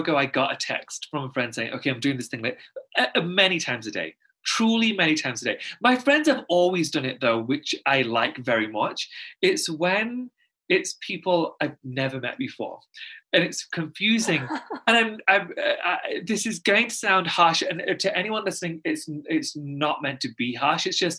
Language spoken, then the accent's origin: English; Pakistan; I'm Muslim. And I'm Pakistani, and if, not to sound condescending, a lot of people don't know where it is, so I'm just going to tell you, it neighbors India.